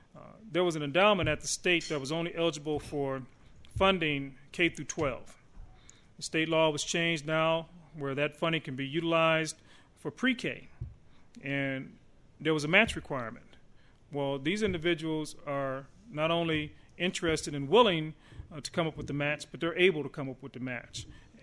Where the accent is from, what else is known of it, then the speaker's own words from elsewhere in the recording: Omaha, Nebraska, United States; Well, I benefit from being born and raised in Omaha, being very familiar with our issues, knowing the history